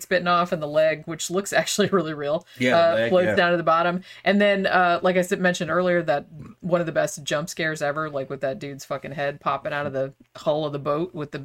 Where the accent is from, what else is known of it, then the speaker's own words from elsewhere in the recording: Daytona Beach, Florida, United States; I grew up in Daytona Beach, right on the Atlantic Ocean.